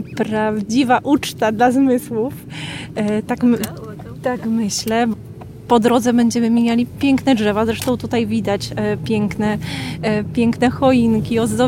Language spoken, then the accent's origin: Polish; Subcarpathian Voivodeship, Poland; born there; also born or lived in Lublin; now in Motycz, Poland; szukałam miejsca tutaj na Lubelszczyźnie, które da mi namiastkę mego Podkarpacia, czyli terenu, w którym się urodziłam, a gdzie rzeczywiście otaczałam się przyrodą. Padło na Motycz.